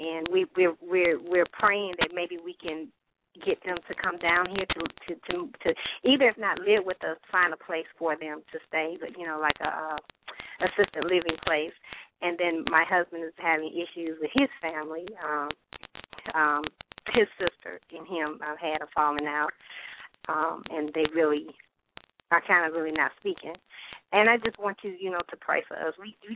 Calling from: Lavonia, Georgia, United States; I'm calling from Livonia, Georgia.

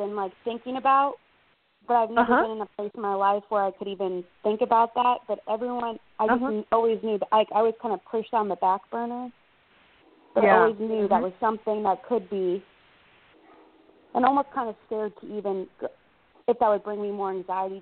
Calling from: Missouri, United States; I'm from Missouri.

